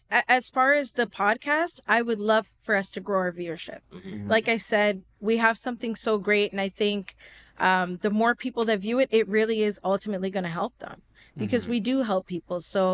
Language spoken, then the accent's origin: English; Toronto, Ontario, Canada; now in Pickering, Canada; up in Malvern, then I moved to M&L. I also lived at another block, EP. So like there's, you know, I grew up all around Scarborough and I then moved to Pickering.